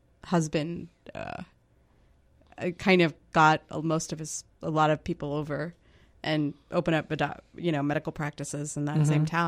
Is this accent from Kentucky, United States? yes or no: yes; Paducah, Kentucky, United States; I grew up in Paducah, Kentucky.